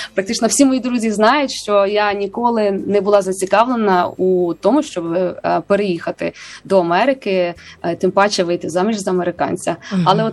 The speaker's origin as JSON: {"language": "Ukrainian", "town": "Lviv", "region": "Lviv Oblast", "country": "Ukraine", "said": "я сама зі Львова"}